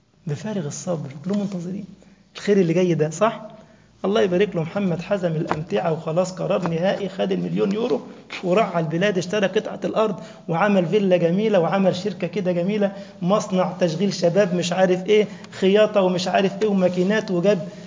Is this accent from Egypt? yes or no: yes; Egypt; المثل اللي عندنا في مصر